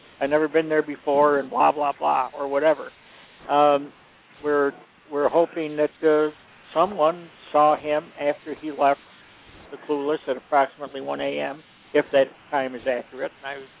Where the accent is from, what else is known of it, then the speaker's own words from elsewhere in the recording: Rome, New York, United States; I was born and raised in Rome, which is about maybe 70 miles, 60 or 70 miles from Watertown.